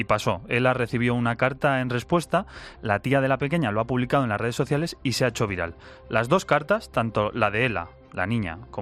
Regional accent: Basque Country, Spain; yo soy vasco, yo soy del norte, y sí que es verdad que allí la tradición, hay mucha tradición

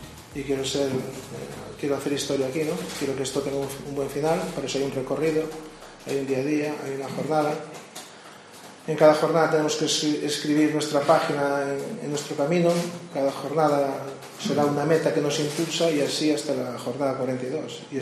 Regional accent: Galicia, Spain; Ya le digo, yo soy gallego, pero soy un hombre de fútbol y he estado en muchos sitios

